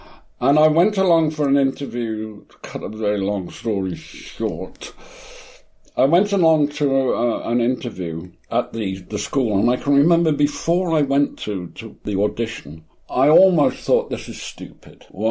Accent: South West England, United Kingdom; accent: Cornish; And because I come from Cornwall, I had a Cornish accent.

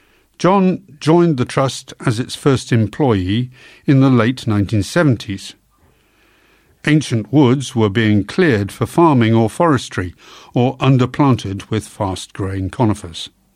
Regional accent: Spalding, East Midlands, United Kingdom; I grew up in Spalding, South Lincolnshire, one of the less treed parts of Britain.

